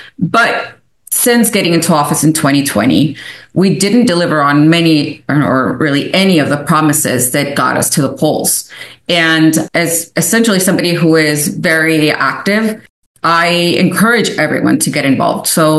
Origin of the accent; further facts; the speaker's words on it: United States; As an American, it felt so backwards that we have inspired so many movements